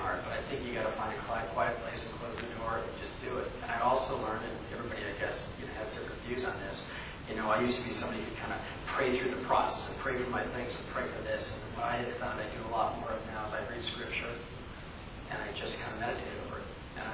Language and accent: English; Midwest, United States; And she was from New York, and I was from the Midwest